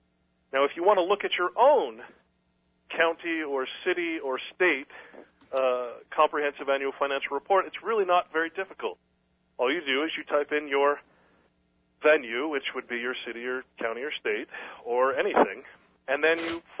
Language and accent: English; Sacramento, California, United States; So if I look at Sacramento, for example, my hometown